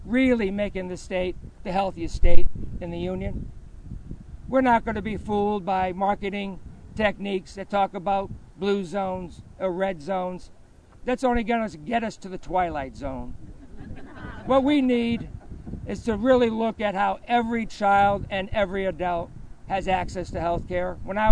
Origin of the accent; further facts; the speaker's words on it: Connecticut, United States; moved away as an adult; now in Iowa, United States; You'll hear from my opponent that I grew up in Connecticut, that I came here as an adult. I came here as a student to go to Drake University. And I chose Iowa to live after I graduated.